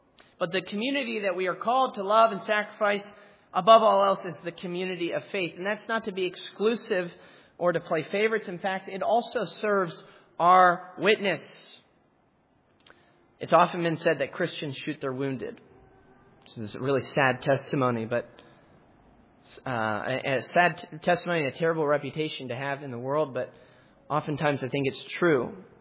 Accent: Altoona, Pennsylvania, United States; Billy Graham mentioned my hometown in his autobiography. Why? Billy Graham said about Altoona, Pennsylvania, that it was the only place in his entire career

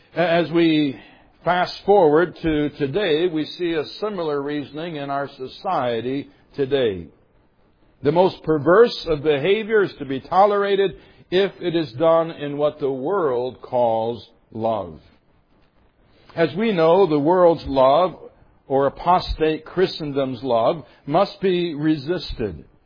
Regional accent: Michigan, United States; I grew up in Michigan in a liberal Presbyterian denomination.

